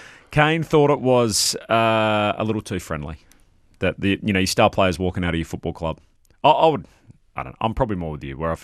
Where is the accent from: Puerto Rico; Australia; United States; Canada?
Australia; Perth, Western Australia; also born or lived in Brisbane / Sydney; now in Melbourne, Australia; because I was from Perth, I lived in Brisbane, lived in Sydney, now I live in Melbourne, so I get it.